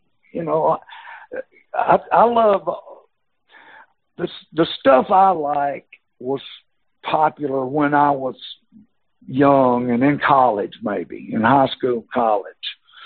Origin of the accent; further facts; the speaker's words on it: Georgia, United States; that little town I grew up in South Georgia was 70 miles from Macon.